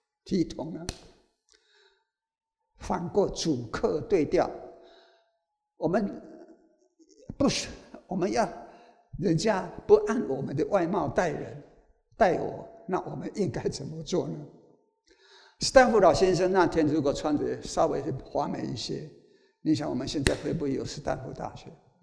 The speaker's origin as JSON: {"language": "Chinese", "country": "Taiwan", "said": "这个跟我们台湾人所说的无衣被人欺是差不多的"}